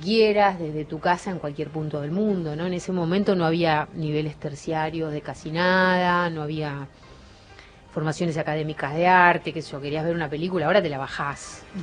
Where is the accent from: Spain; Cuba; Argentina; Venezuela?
Argentina; Dolores, Buenos Aires Province; Sí, soy re dolorense, claro.